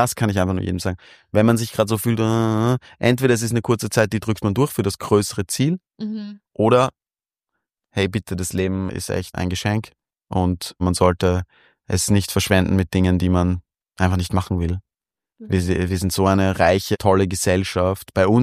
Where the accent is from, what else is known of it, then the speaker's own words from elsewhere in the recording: Vienna, Austria; als Wiener